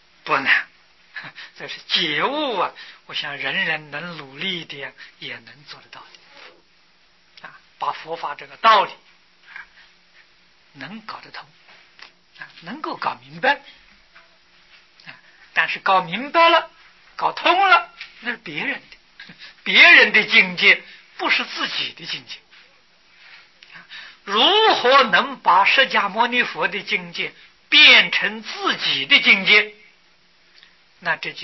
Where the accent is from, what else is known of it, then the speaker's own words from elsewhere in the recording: China; 譬如我们中国人，你不懂英语的